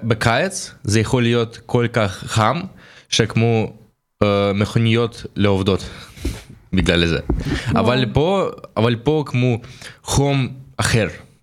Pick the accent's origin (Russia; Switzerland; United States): Russia; Volgograd, Volgograd Oblast; Hebrew is a second language; now in Israel; מרוסיה, מוולגוגרד.